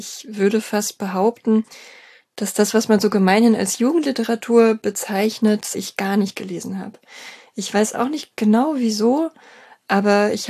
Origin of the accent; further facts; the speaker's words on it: Berlin, Germany; also born or lived in Erfurt; Ich bin zwar in Erfurt geboren, aber habe meine ersten paar Lebensjahre in Ost-Berlin verbracht, in Marzahn, in einem sogenannten Punkthochhaus.